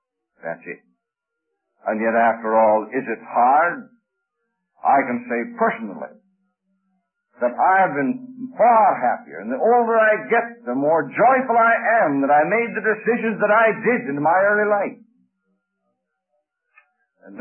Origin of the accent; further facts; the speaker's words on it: Canada; a lot of the fellows that I was brought up with in Canada, I go home, I see them.